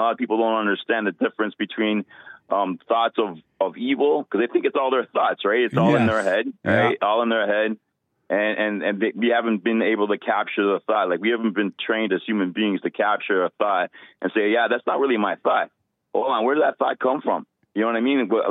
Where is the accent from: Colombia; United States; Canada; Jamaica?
Canada; I'm from Canada.